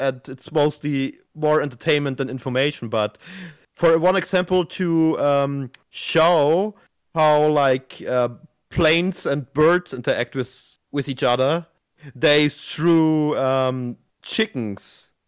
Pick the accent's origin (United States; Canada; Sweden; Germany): Germany; I don't know, but I'm from Germany.